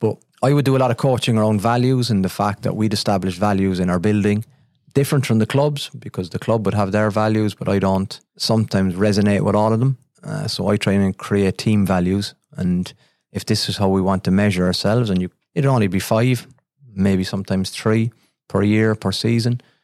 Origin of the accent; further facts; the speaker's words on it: Bishopstown, County Cork, Ireland; I think growing up in Bishopstown, it was the parish priest, the bank manager, and the Gardaí who were the pillars of society